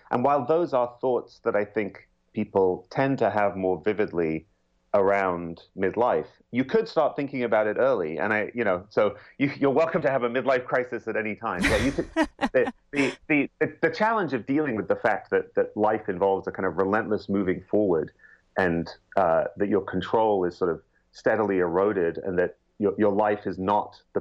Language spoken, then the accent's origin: English; United Kingdom; I'm British, so maybe it's not surprising that for me the primary image of this is teeth